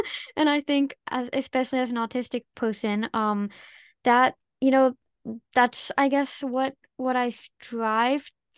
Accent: Netherlands; In the US, I'm an early bird because I'm come from the Dutch time zone, but in the Dutch time zone, I tend to be later night owl.

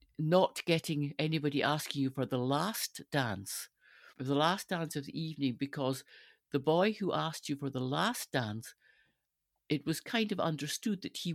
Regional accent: Stirling, Scotland, United Kingdom; I grew up in Stirling, and the Golden Lion had great dances on a Saturday night.

